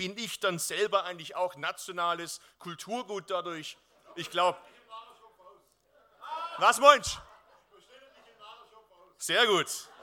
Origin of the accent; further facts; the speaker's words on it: Baden-Württemberg, Germany; Eine Ehre, von der ich als Schwabe weiß, dass man sie erst ab dem Schwabenalter mit über 40 also bekommen kann.